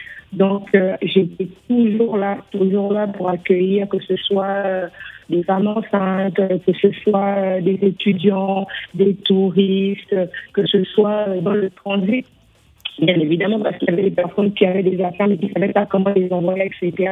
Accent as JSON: {"language": "French", "country": "Gabon", "said": "Déjà parce que je suis gabonaise. Je suis gabonaise."}